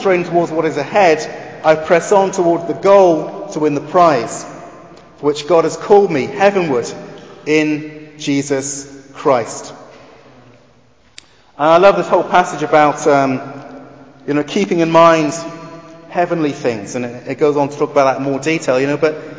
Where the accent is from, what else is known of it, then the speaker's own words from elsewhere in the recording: Wales, United Kingdom; Growing up in South Wales, I trained with a lot of very good athletes.